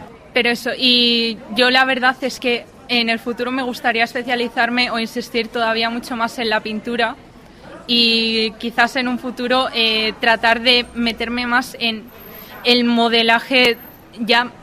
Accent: Castro Urdiales, Cantabria, Spain; De Castro Urdiales.

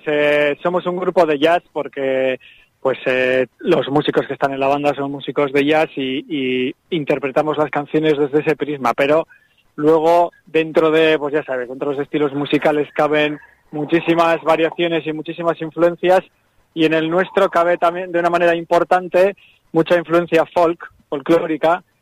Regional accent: Bilbao, Basque Country, Spain; en la banda estamos pues cinco personas que somos de Bilbao alrededores

